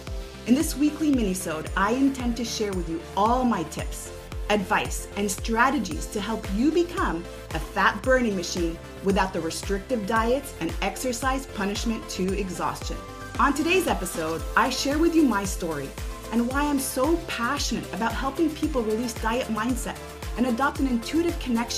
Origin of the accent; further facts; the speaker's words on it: Montreal, Quebec, Canada; I am from Montreal, Canada.